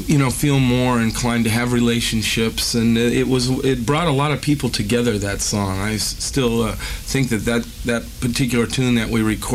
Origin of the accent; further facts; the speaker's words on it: United States; This song represents a lot to us as being American-born and bred